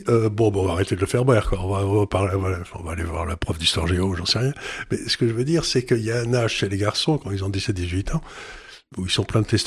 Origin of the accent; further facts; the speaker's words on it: Syria; born there; Je suis né en Syrie